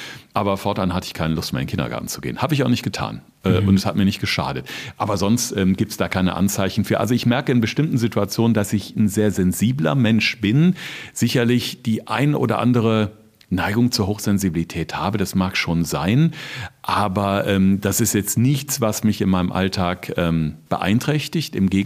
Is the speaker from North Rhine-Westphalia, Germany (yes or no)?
yes; North Rhine-Westphalia, Germany; weil ich bin als Kind auf dem Land groß geworden am Niederrhein und ja, so das Ländliche und die Ruhe gibt mir auch so einen gewissen inneren Frieden zum Abschalten.